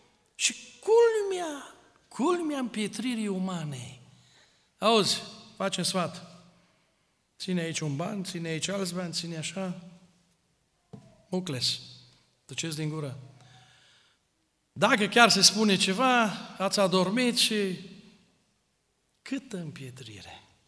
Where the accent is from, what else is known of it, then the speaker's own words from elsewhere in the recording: Romania; Să nu uităm că noi suntem români și nu te schimbi așa de pe o zi pe alta să fii austriac în felul tău de gândire.